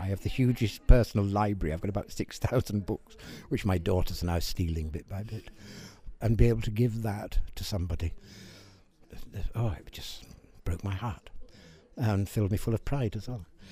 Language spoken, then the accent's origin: English; Yorkshire and the Humber, United Kingdom; born there